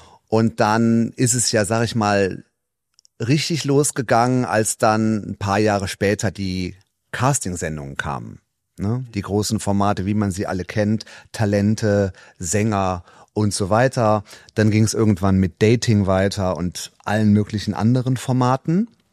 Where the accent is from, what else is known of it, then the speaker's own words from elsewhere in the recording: Trier, Rhineland-Palatinate, Germany; ich bin gebürtig aus Trier. Ich habe auch da studiert.